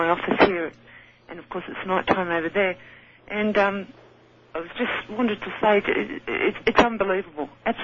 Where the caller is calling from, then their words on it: Sydney, New South Wales, Australia; I'm calling from Sydney in Australia.